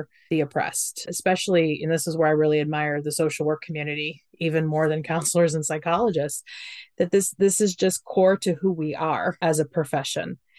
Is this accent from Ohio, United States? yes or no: yes; Ohio, United States; You know, and I'm from Ohio. I grew up very conservative in Ohio.